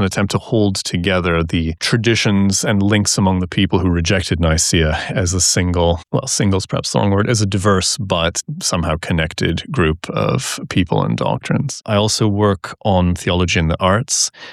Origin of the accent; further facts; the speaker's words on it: St. Catharines, Ontario, Canada; And I studied in St. Catharines, Ontario, my hometown